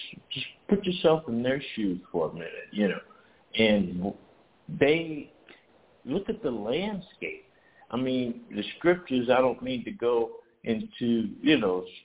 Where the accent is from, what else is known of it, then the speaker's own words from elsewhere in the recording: St. Louis, Missouri, United States; Well, I'm born and raised in St. Louis, born and raised in the city, North Side.